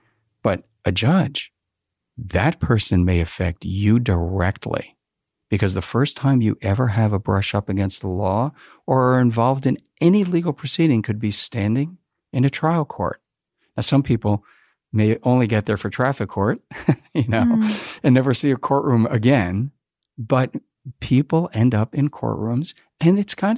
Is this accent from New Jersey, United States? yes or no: yes; New Jersey, United States; Yeah, I grew up in New Jersey.